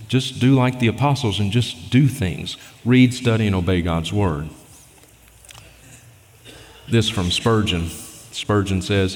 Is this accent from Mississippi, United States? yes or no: yes; Mississippi, United States; now in Montana, United States; I grew up in Mississippi, and one of my good childhood friends is a man named Chad.